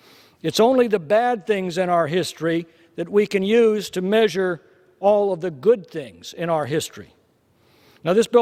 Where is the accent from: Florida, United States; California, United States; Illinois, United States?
California, United States; it owns 46% of my home state of California and 93% of Alpine County in my district.